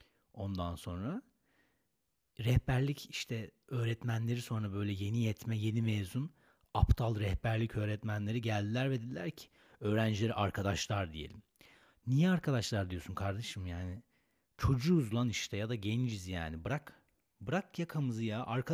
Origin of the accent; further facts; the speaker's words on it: Istanbul, Turkey; Ben Moda'da oturuyorum, Moda'nın yerlisiyim. Kadıköy'ün yerlisiyim. Uzun zamandır buradayım.